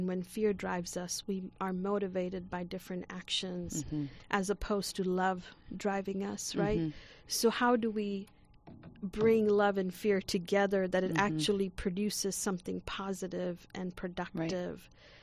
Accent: India; I am from India.

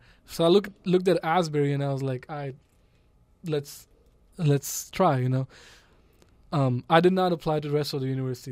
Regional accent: Lahore, Punjab, Pakistan; English is a second language; So I'm from Pakistan, Lahore, Pakistan. I grew up my whole life there

